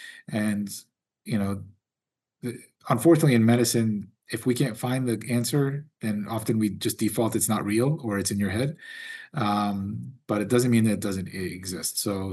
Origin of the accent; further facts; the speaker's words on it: Northeast, United States; moved away as an adult; now in Florida, United States; I'm originally from New York and New Jersey and had my internal medicine practice up there for 10 years before I moved to Florida 5 years ago.